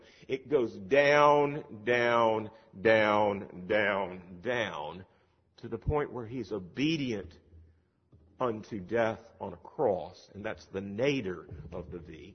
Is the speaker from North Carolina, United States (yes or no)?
yes; High Point, North Carolina, United States; Now, I grew up in High Point, North Carolina, and rumor has it that my first two words were John Wesley. I've always been a Methodist.